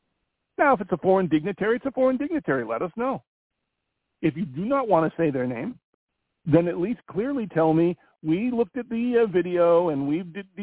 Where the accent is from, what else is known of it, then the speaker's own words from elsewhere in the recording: Ireland; I'm Irish, so I'll say the Irish.